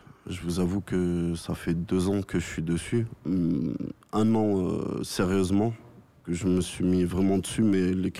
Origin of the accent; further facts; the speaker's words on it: France; also born or lived in Morocco; suis d'origine marocaine. J'ai grandi au Maroc jusqu'à l'âge de mes 5 ans. Je suis arrivé en France, j'ai grandi